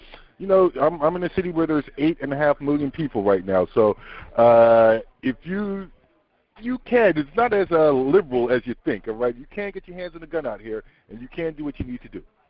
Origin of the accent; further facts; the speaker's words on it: New York, United States; Okay, I'm from New York.